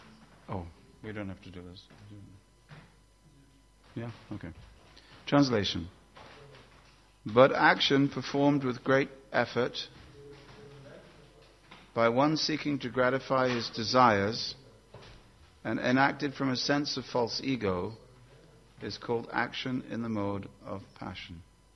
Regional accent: London, United Kingdom; This is my wife, Guru Charana Padma. We are from London, the city of passion, the city of false ego

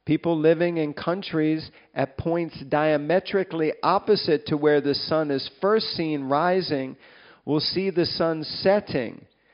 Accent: United States; I'm American, unfortunately. We missed the whole metric system program.

